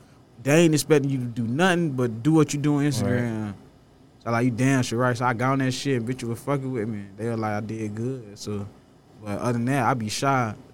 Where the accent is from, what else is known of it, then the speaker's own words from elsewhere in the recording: Pompano Beach, Florida, United States; I'm from the hood. I'm from Pompano. Like, in my hood, we used to, like, walk down 27 now, hang out, shit like that. So, like, growing up, I ain't gonna lie, I had a good, like, growing up experience in Pompano.